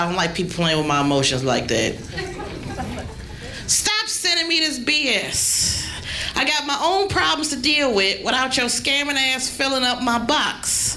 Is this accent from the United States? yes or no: yes; Detroit, Michigan, United States; moved away as an adult; now in Austin, United States; I'm originally from Detroit, but I do live in Austin, Texas now. Yes. Been there about 13 years. Didn't know anybody when I first moved there.